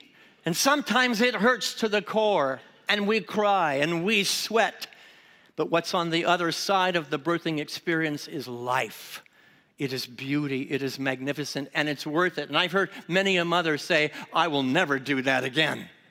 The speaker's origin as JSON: {"language": "English", "region": "England", "country": "United Kingdom", "said": "I'm English through and through."}